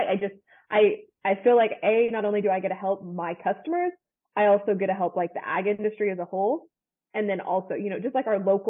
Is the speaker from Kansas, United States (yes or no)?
yes; Scott City, Kansas, United States; So where I'm from is from Scott City, Kansas. If you're familiar, like that is right in the heart of feedlot country.